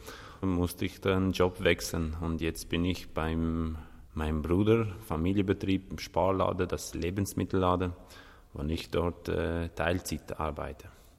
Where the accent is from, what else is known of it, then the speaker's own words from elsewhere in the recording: Kosovo; German is a second language; Es ist nicht so, weil bei uns in Kosovo ist ein kleiner Ort, ein kleiner Dorf und jeder kennt sich dort.